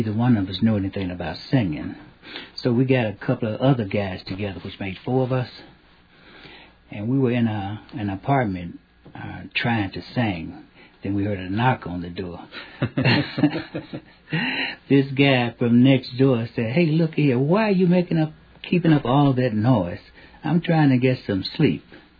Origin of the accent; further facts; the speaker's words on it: Pine Bluff, Arkansas, United States; now in Chicago, United States; No, I'm from Arkansas, Pine Bluff, Arkansas.